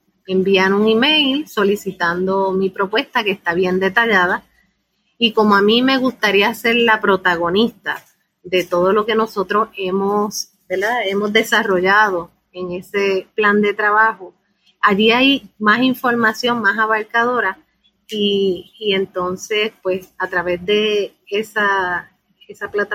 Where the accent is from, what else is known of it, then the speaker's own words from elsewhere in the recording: Mayagüez, Puerto Rico; mejorar la economía de mi pueblito de Mayagüez.